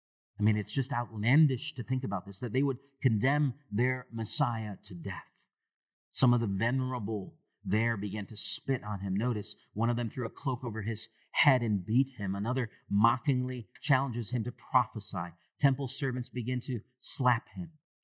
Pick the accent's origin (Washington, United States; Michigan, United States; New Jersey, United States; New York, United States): Michigan, United States; It's kind of like a Michigander accent, okay? I grew up in Michigan.